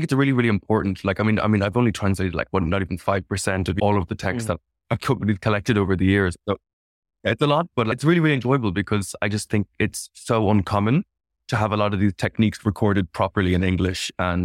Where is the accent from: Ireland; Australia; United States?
Ireland; I'm from Ireland originally. And then I studied textiles in NCAD in Dublin.